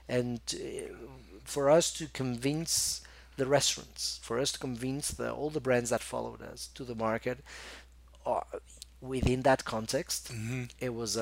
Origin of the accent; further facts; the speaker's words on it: Porto, Norte, Portugal; No, my hometown is Porto.